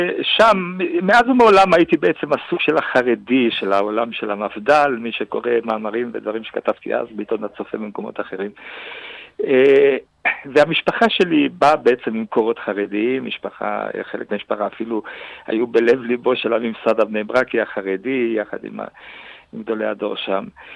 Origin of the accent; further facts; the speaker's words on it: Uruguay; also born or lived in Argentina; now in Israel; אני יליד אורוגוואי. זה לא רק ביוגרפיה, זה חשוב כי זו תרבות בעצם.